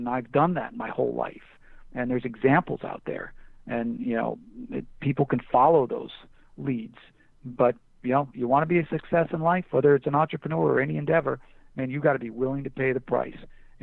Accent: Buffalo, New York, United States; You know, I come from Buffalo, this and that.

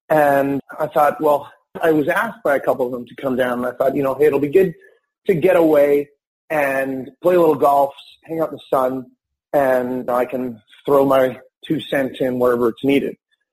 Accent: Winnipeg, Manitoba, Canada; so I'm from Winnipeg originally on the East Coast

